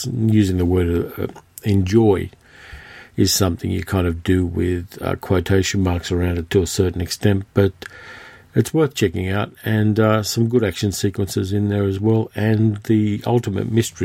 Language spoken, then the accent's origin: English; Sydney, New South Wales, Australia; So Sydney in October is a very nice time to be up at my hometown